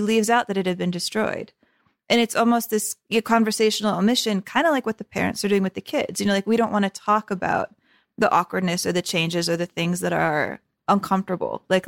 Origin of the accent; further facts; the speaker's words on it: United States; there's a layer to it that's hard for me to pick up on as like an American watching this.